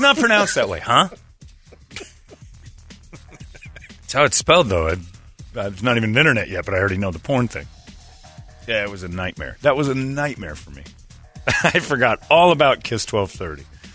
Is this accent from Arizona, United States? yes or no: yes; Mesa, Arizona, United States; I'm 26. I'm from Mesa. I'm the whitest person you've ever known.